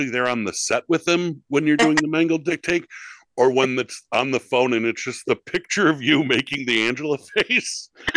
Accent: Buffalo, New York, United States; I had to go because I'm from Buffalo, New York.

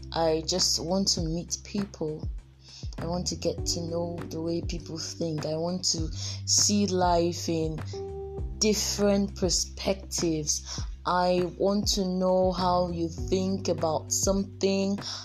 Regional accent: Buguma, Rivers, Nigeria; I'm a 200 level medical student of River State University, and I'm from River State. I'm from Buguma, Asaritori local government of Nigeria.

